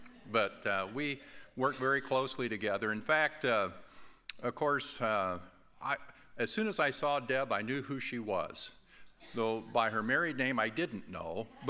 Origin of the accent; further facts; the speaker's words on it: Ziering, Iowa, United States; also born or lived in Waverly; I was born in Waverly, grew up in Ziering, not too far from here, north and east, about 40 miles, where my parents still reside. My home church is the Liscum Church of Christ, north and west of Marshalltown.